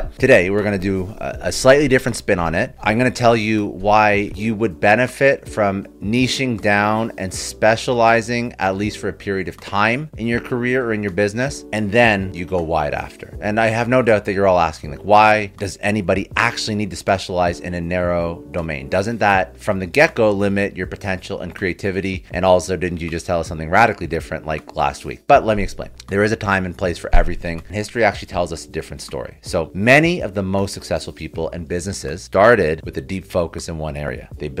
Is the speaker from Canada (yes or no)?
yes; Canada; I'm Canadian, so I say niche. Americans seem to say niche.